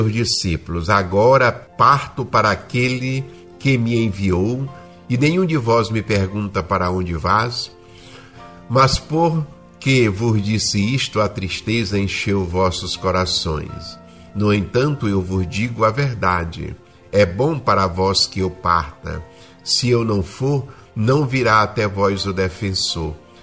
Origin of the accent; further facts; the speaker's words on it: Brazil; Nós, como brasileiros sentimentalistas por natureza, temos ciência disso.